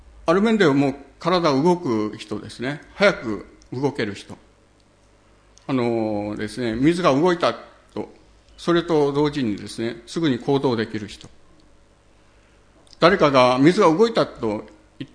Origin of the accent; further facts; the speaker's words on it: Saga, Japan; 九州の佐賀県で生まれ、そこで育って、で、九州の山、まあ、阿蘇とか九十とか、まあ、大体の山をこう登っていきました。